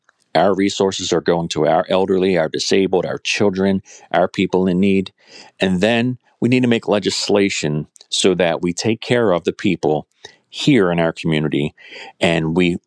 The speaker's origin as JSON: {"language": "English", "town": "Dundalk", "region": "Maryland", "country": "United States", "tie": "born or raised there", "said": "So I grew up here in Dundalk, Sparrows Point. Spent my teenage years in Sparrows Point, but went to Dundalk High School. So I'm born and bred here."}